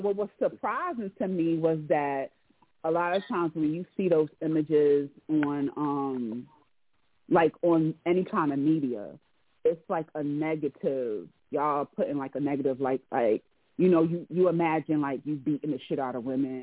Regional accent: Brooklyn, New York, United States; I'm from Brooklyn, New York. I still live in Brooklyn, you know, a Brooklyn girl all day.

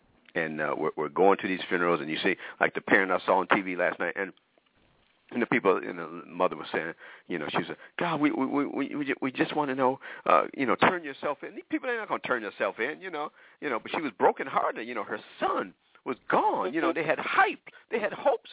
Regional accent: Detroit, Michigan, United States; I'm from Detroit. I was born in Detroit, okay?

